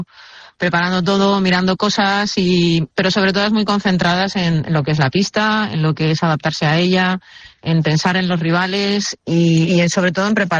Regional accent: Torrent, Valencian Community, Spain; Sí, yo soy de Torrente, sí, sí.

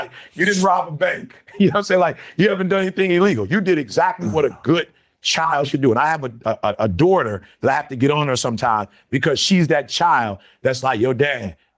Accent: Detroit, Michigan, United States; We grew up in a working class home. We grew up in Detroit. We grew up blue collar.

